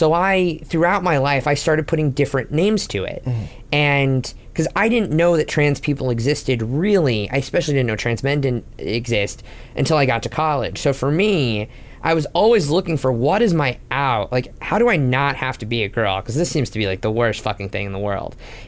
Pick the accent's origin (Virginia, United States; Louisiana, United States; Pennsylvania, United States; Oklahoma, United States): Oklahoma, United States; Oklahoma City; But I grew up in Oklahoma City, which is very conservative.